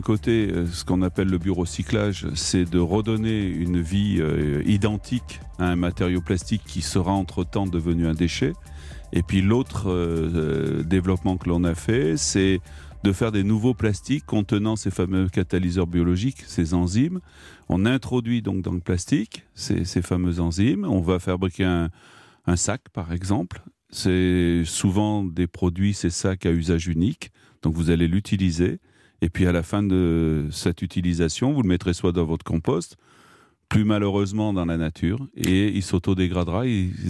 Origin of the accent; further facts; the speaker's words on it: Marseille, Provence-Alpes-Côte d'Azur, France; en tant que Marseillais, on est sur un bateau